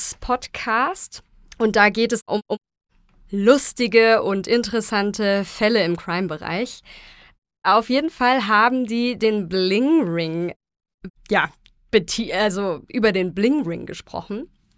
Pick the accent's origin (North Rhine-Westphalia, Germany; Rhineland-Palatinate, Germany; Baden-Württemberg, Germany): North Rhine-Westphalia, Germany; now in Munich, Germany; Ich komme auch aus NRW.